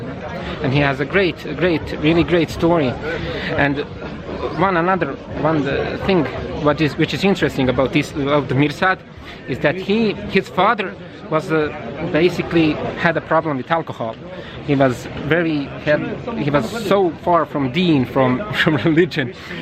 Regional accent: Bosanska Dubica, Republika Srpska, Bosnia & Herzegovina; he lives in my hometown, Bosanska Dubica

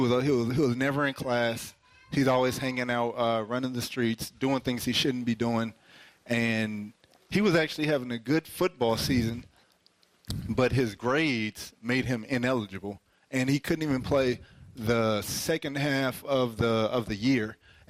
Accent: Pomona, California, United States; I'm not overly familiar with this area. I grew up in Pomona, California.

